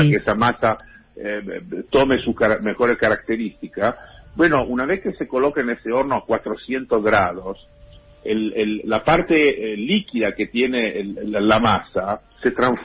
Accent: Italy; moved away as an adult; now in Argentina; O sea, que yo nací en Italia, viví en Italia.

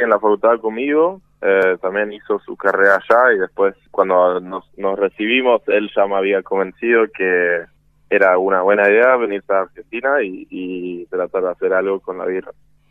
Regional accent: Norway; Spanish is a second language; yo no soy de por acá, soy de Noruega originalmente

